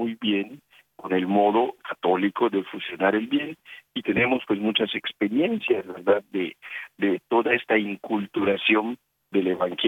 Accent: Yucatán, Mexico; born there; Yo soy yucateco, nací en Yucatán, siempre soy diocesano de Yucatán

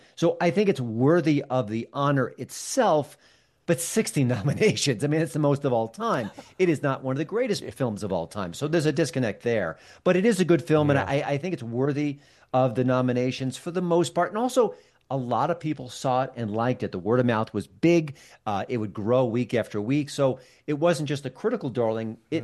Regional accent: New York, United States; Listen, I grew up in New York, so maybe some of the New York reflections echoed with me.

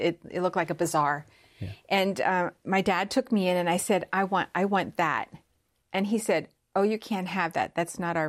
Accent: Lancaster, Pennsylvania, United States; But growing up in Lancaster, Pennsylvania, there's absolutely nothing to do, but at least back in the late 60s, early 70s.

